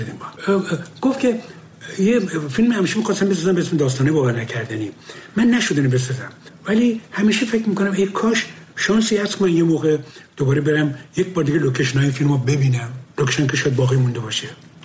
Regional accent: Abadan, Khuzestan, Iran; moved away; من بچه آبادانم، آبادان نزدیک تیارو میارو اینا بر بیرون بود

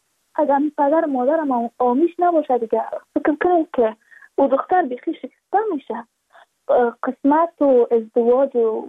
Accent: Badakhshan, Afghanistan; چون ما از بدخشان هستیم،

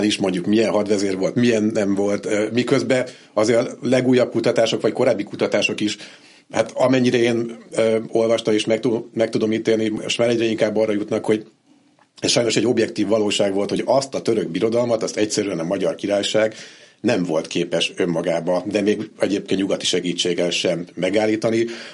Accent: Hungary; magyarként mi valójában egy roppant szerencsés történelmet tudhatunk a magunkénak, hiszen hát még a nemzeti himnuszunkban is benne

